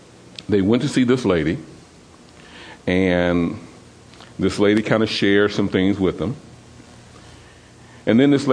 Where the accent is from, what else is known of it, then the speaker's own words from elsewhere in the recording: Tennessee, United States; There were some family members of ours who had driven to Nashville, and I'm from Tennessee, who had driven to Nashville